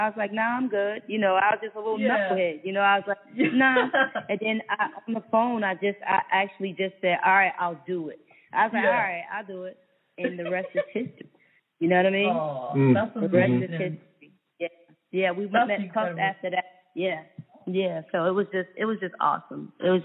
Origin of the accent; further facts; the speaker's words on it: Edison, New Jersey, United States; I'm from Edison.